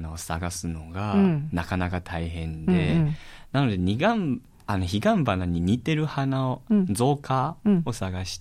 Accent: Taiwan; 台湾の舞台車を使って、うん、で野外演劇をやるっていうのが台湾人としても

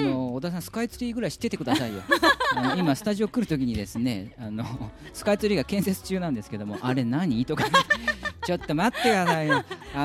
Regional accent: Gifu, Japan; 僕は岐阜出身なんですけど、

